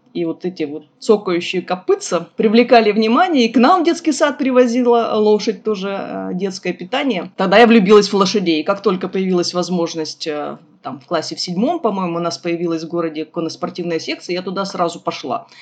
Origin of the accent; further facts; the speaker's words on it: Ural, Russia; Что такое хороший выходной в детстве на Урале? Это лето.